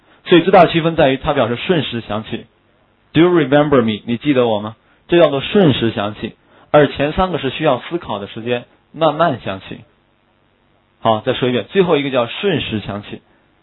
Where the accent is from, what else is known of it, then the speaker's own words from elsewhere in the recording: Jilin, China; accent: Northeast Mandarin; 因为我老家是在民风彪悍的东北啊，我老家是吉林的，因为很多人看到我这个样子觉得我是一个江南才子啊。其实我是一个非常粗犷的北方人啊，性格上非常粗犷。因为我以前讲课的时候是用东北话讲课的